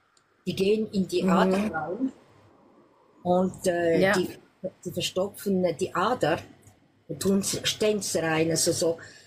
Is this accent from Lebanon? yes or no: no; German-speaking Switzerland, Switzerland; now in Geneva, Switzerland; die deutsche Schweiz zurück will, weil manchmal vermisse ich doch die deutsche Schweiz, ja. Ist doch meine Heimat, wenn du willst.